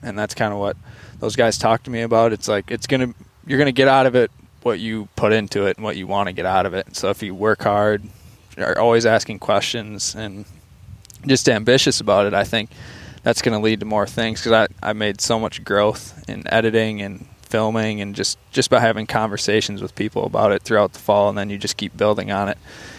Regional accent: Plymouth, Wisconsin, United States; so I grew up in eastern Wisconsin, right by Sheboygan. I'm from Plymouth. It's a town of like 8,000 people.

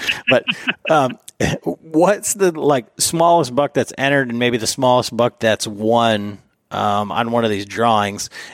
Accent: Michigan, United States; you know, I'm from Michigan. Those are 3-year-old, 4-year-old deer here.

